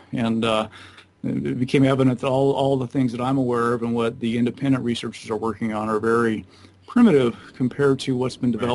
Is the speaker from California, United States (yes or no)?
yes; Ventura, California, United States; we ended up in my hometown of Ventura, California